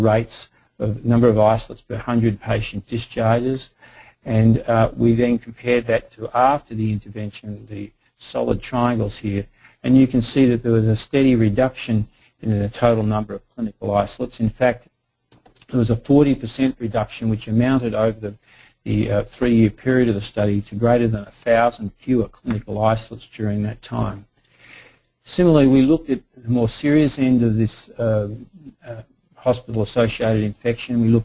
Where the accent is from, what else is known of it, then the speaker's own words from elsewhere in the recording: Melbourne, Victoria, Australia; So in Australia, in particular in my hometown of Melbourne, Victoria, we just got a grant